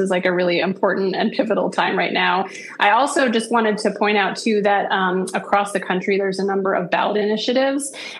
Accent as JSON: {"language": "English", "region": "Florida", "country": "United States", "said": "My home state where I'm from in Florida, there's a Proposition 4"}